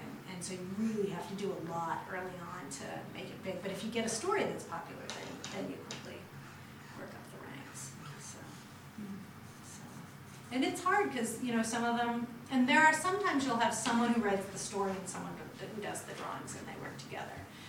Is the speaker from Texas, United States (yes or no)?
yes; Texas, United States; also born or lived in Kentucky; it was so different than I grew up in Texas and then Kentucky.